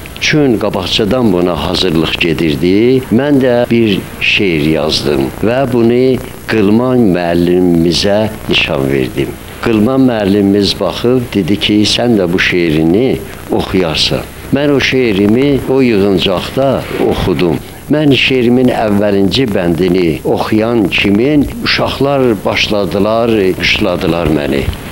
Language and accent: Azerbaijani; Baku, Azerbaijan; born there; Mənim atam, anam o zaman Cənub Azərbaycanda qəhətlik, aclıq nəticəsində Bakıya gəlibdilər. Və mən Bakıda anadan olmuşam.